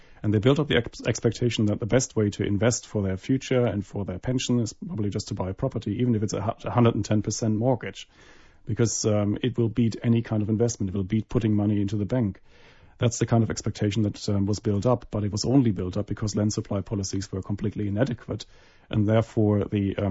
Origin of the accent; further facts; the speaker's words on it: Germany; accent: German; English is a second language; Well, as you would have picked up from my accent, I'm German, so I'm also following the German markets and the German bank regulations.